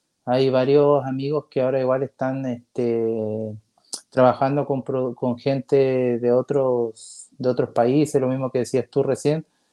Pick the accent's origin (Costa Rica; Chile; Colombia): Chile; de que nos podamos unir como artista chileno